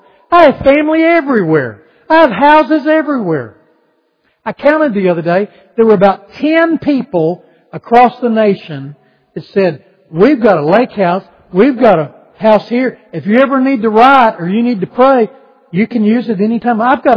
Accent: Texas, United States; Growing up in West Texas, we would go on vacation to Colorado, New Mexico

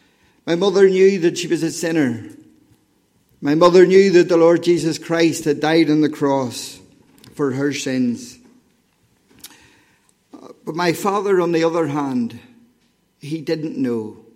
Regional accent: Lisburn, Northern Ireland, United Kingdom; I grew up in Lisburn. I was born into a non-Christian home.

